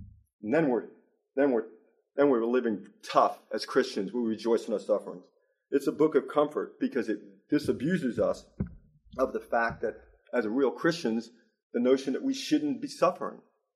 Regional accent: New York, United States; I'm from New York.

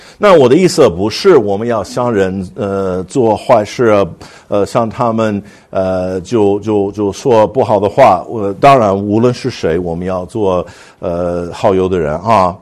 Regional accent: United States; 以前我们碰到，我们是美国人，我们碰到一个英国的人，所以美式英语跟英式英语是不一样。

